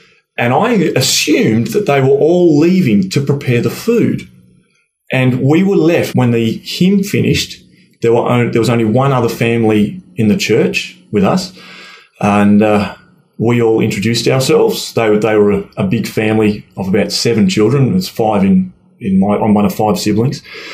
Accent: Flinders Island, Tasmania, Australia; I grew up on Flinders Island out in Bass Strait. We had a very small Catholic church, St. Paul's.

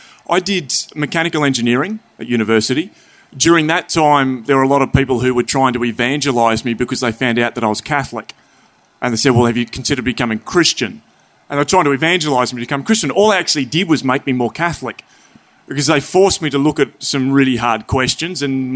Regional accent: Flinders Island, Tasmania, Australia; So I grew up on Flinders Island out in Bass Strait, halfway between Victoria and Tasmania.

